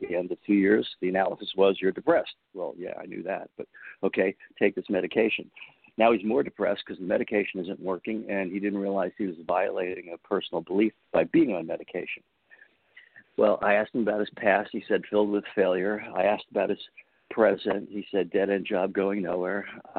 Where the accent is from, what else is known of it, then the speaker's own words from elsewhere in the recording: New York City, New York, United States; I grew up in New York City, but I ended up in Oregon and going to naturopathic medical school there.